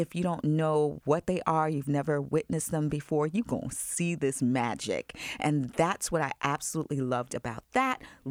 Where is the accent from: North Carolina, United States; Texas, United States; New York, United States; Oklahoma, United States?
New York, United States; My mom comes from a Gullah culture, but, you know, I grew up in Long Island.